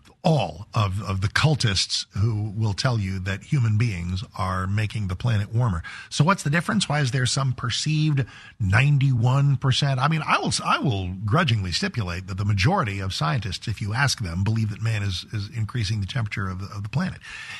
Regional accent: United States; I want strong borders because I'm an American.

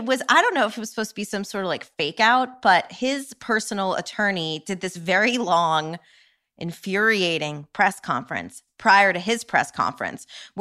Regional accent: New York, United States; And as a New Yorker, you know, it's kind of hard.

